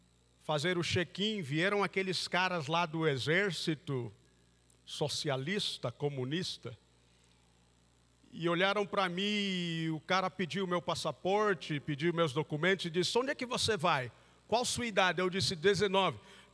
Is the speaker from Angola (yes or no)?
yes; Angola; moved away; estou falando da realidade do meu país, da onde eu cresci, da onde eu vim. E o único meio para sair de Angola naquela época era fugindo